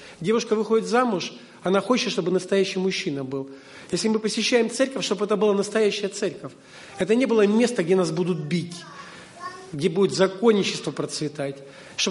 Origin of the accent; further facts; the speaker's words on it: Abkhazia, Georgia; moved away; also born or lived in Minsk, Belarus; Я родился и вырос в Абхазии. Абхазия – это часть Грузии, бывший Советский Союз, страна Черного моря находится, там, где горы и море.